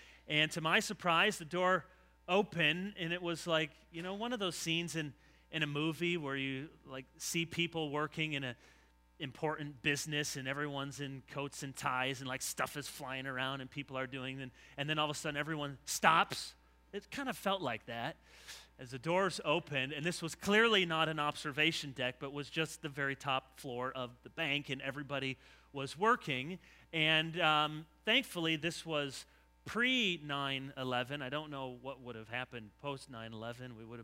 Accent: Michigan, United States; I tried to explain that I was from Michigan and I didn't know better and we were just here to see the city.

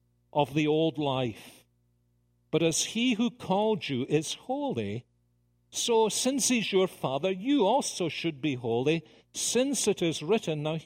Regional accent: Columbia, South Carolina, United States; And I have a one-line answer. I'm from Columbia, South Carolina.

